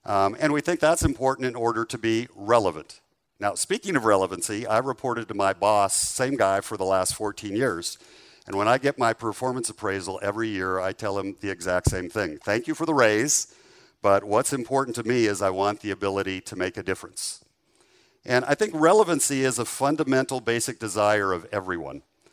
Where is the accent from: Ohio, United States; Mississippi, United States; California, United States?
California, United States; now in Houston, United States; and I'd been here in Houston for about 2 years. I grew up in California, and I'd read about hurricanes